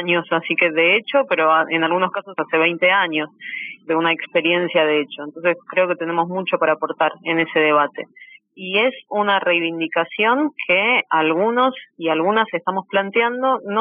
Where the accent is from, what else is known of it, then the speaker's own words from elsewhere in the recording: Argentina; Lo que ocurre particularmente en mi país, en Argentina